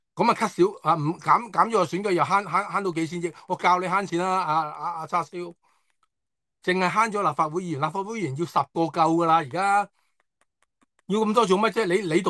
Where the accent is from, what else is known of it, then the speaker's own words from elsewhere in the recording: Hong Kong; 即係我喺香港咁多咁大。我完全未听过，我哋香港人唔敢想象啊！